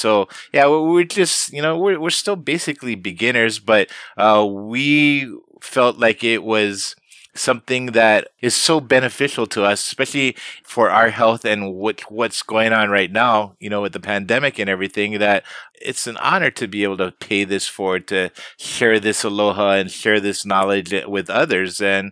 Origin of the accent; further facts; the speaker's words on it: Hawaii, United States; Cause that's what I've always been loving, you know, about being Hawaiian, is helping others, you know, doing good for others.